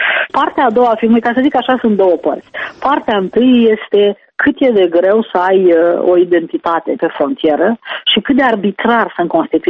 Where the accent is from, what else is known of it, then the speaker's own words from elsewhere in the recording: Romania; now in Berlin, Germany; Eu sunt profesor la Berlin și mă mut la Oxford zilele astea, sunt român și am legături în România, da?